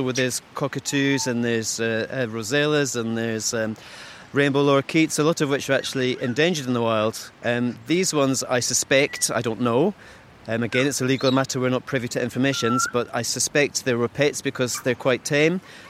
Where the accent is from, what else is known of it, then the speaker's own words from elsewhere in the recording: Scotland, United Kingdom; I grew up in Caithness, and for my 6th birthday, I got 6 chickens.